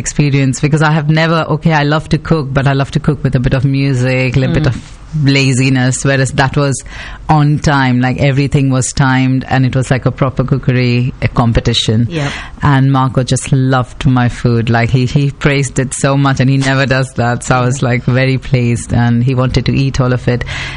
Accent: India; English is a second language; moved away as an adult; because I came from India and I was here on my own.

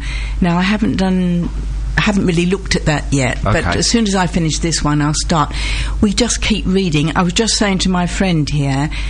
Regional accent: Dagenham, London, United Kingdom; Yes, I came from Dagenham.

